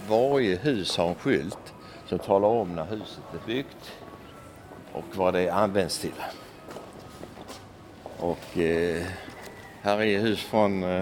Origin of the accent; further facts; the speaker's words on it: Malmö, Skåne, Sweden; Nej, jag är ursprungligen från Malmö, född i Malmö.